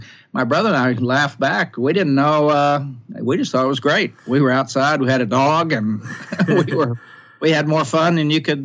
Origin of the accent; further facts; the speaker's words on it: Ardmore, Oklahoma, United States; also born or lived in Bartlesville, Oklahoma; We moved to Ardmore from Bartlesville, Oklahoma, up north, and I went to school there. I never stepped foot out of Oklahoma till I was 20 years old.